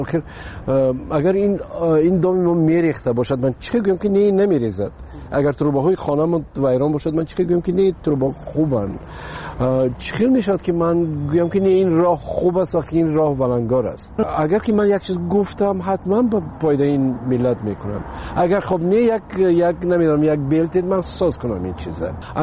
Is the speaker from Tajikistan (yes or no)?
yes; Tajikistan; من بیشتر میخواستم که به وطنم خدمت کنم با تئاتر تاجیکستان